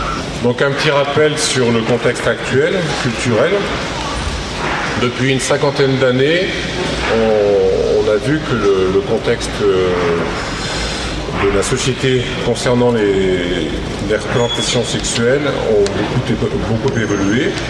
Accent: Grenoble, Auvergne-Rhône-Alpes, France; nous sommes de Grenoble.

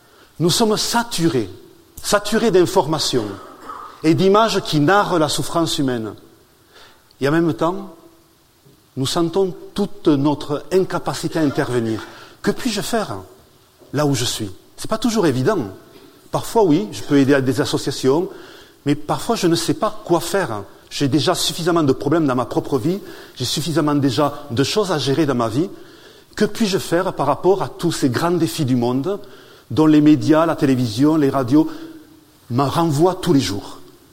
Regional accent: Occitanie, France; accent: southern French; now in Rome, Italy; mon accent est du sud de la France, des Hautes-Pyrénées, là où vous avez le granit des Pyrénées et le murmure cristallin de la Garonne. Donc, pas très loin de Lourdes. Mais je suis maintenant depuis 4 ans à Rome

